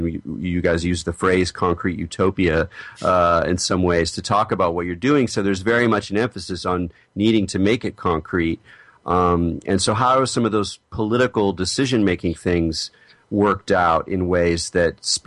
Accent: California, United States; these words are all very resonant for me because I'm a Californian

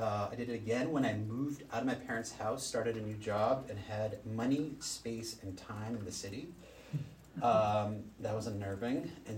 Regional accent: Boston, Massachusetts, United States; born there; So I was born in Boston. My parents lived in Natick. They still live there. Born Muslim, you know, predominantly white neighborhood, Christian neighborhood, people.

